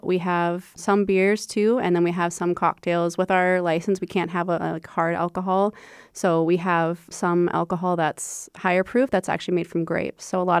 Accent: Washington, United States; now in Fargo, United States; we came from Washington State, and we saw a gap in the industry that what Fargo had to offer, and so we brought cider to Fargo.

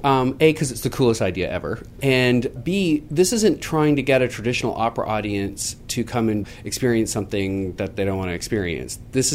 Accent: Toronto, Ontario, Canada; Toronto's my hometown

